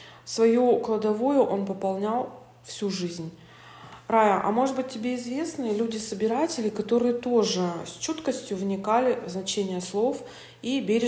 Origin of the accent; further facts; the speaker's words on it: Urals, Russia; Мы родились и живем на Урале.